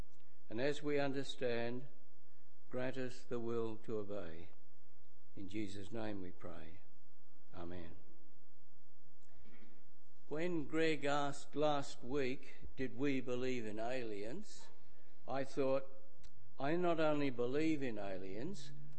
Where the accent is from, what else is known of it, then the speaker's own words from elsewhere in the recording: Mascot, New South Wales, Australia; born there; also born or lived in South Australia; I was born at Mascot in New South Wales and became an alien in South Australia in 1967.